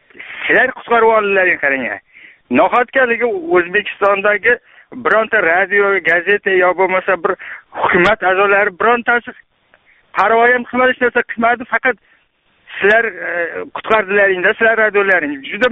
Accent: Fergana, Fergana Region, Uzbekistan; now in Moscow Oblast, Russia; Farg'onadan. Asli Farg'onadanman.

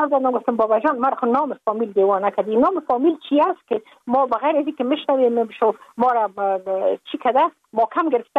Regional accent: Afghanistan; moved away as an adult; now in United States; من که از افغانستان بغم آمدم من اون سال بودم 28 ساله

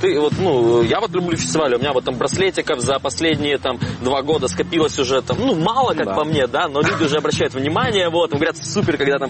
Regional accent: Crimea, Ukraine; Это вот недалеко от моего родного города, недалеко от Керчи.

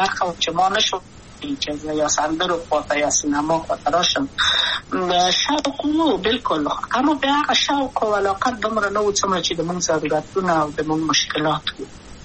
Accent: Kabul, Afghanistan; also born or lived in Wardak; زه خو اصلا د وردګو ولایت یم، د پلار مې د وردګو ولایت ته خلیګنسس کې دلې د کابل په تخت پل سیمه کې یم، او لویا شویم کابل کې هم مکتب می دولسمه په کابل ښار خیرخانه مین اهلی سی مریم کې

